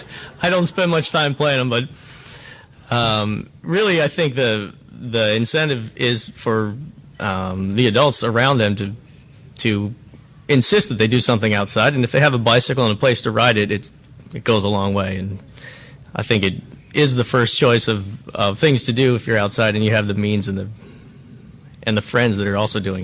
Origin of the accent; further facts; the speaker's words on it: Pennsylvania, United States; now in Riverside County, United States; it's hard to beat where I grew up in Pennsylvania and the East Coast and Vermont